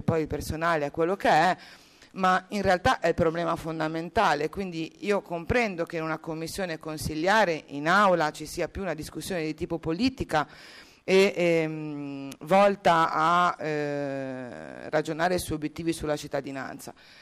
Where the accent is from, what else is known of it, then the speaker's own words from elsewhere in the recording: Genoa, Liguria, Italy; Io come genovese non ero neanche a conoscenza di molte di queste iniziative